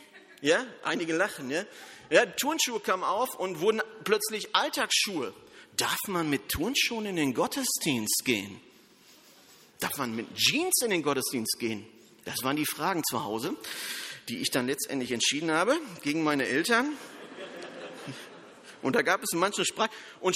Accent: North Rhine-Westphalia, Germany; Jugendarbeitslosigkeit im Ruhrpott, wo ich herkomme.

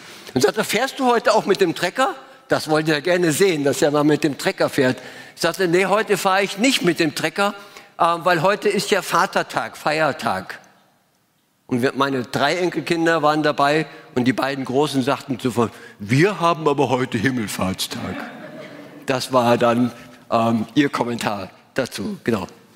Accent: Graz, Styria, Austria; born there; geboren in Graz, Österreich.

